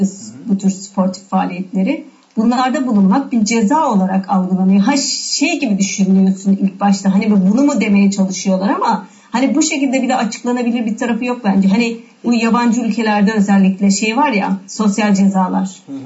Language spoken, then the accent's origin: Turkish; Ardahan, Ardahan Province, Turkey; born there; 1977 Ardahan'da doğumluyum.